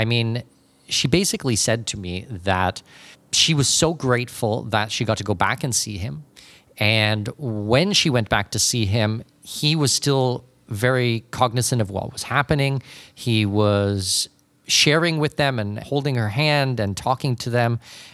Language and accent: English; Canada; I am not an American citizen myself. I'm Canadian